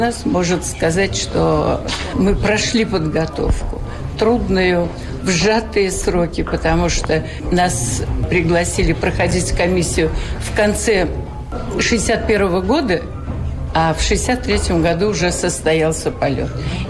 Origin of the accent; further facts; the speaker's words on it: Yaroslavl, Yaroslavl Oblast, Russia; и я из Ярославля